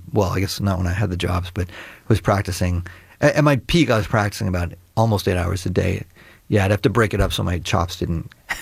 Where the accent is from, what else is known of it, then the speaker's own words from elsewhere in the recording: Trinidad & Tobago; I'm from Trinidad.